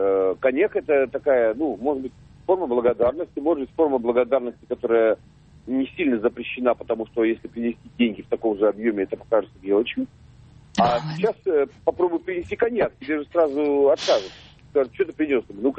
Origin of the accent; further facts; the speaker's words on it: Moscow, Russia; и я из Москвы